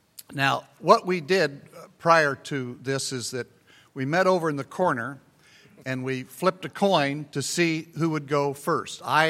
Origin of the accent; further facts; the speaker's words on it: Wichita, Kansas, United States; I was your 1988 president. I'm from Wichita, Kansas.